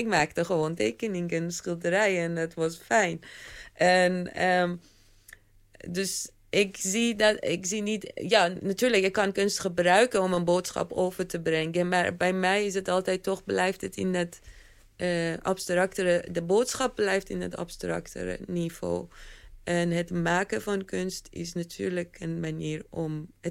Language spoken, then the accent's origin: Dutch; Iran; het is nu heel duidelijk dat ik uit Iran kom.